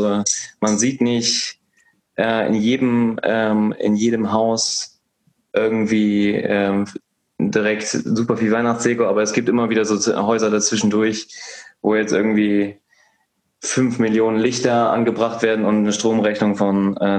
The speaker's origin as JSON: {"language": "German", "region": "North Rhine-Westphalia", "country": "Germany", "tie": "born or raised there", "said": "meine Heimat ist ja NRW"}